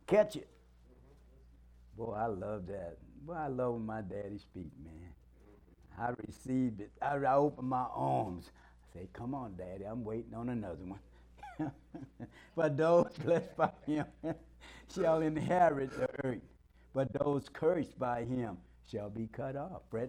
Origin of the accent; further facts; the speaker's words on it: the South, United States; accent: southern; That's my southern accent.